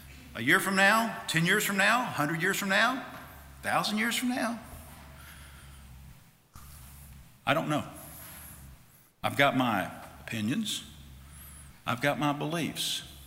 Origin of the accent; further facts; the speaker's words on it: United States; I'm an American. I'm thankful to live in America. Don't want to live anywhere else.